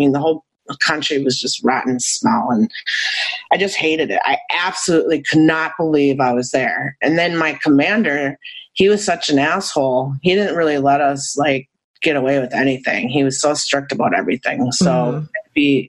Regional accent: Minnesota, United States; I'm from Minnesota, so we have extreme summer and winter there.

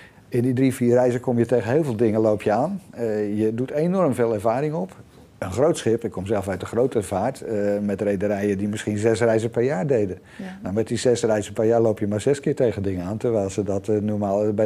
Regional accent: Netherlands; Maar het lost ze op, we zijn ook Nederlanders.

